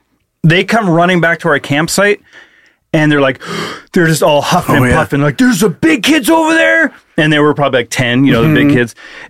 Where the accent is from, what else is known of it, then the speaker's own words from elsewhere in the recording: Moses Lake, Washington, United States; The school that was the town right next to, I grew up in Moses Lake, and there was Warden.